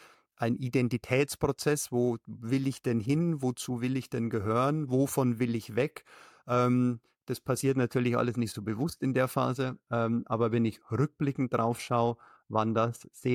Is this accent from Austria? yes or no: no; Bavaria, Germany; ich komme aus Bayern und war bei der Stadt München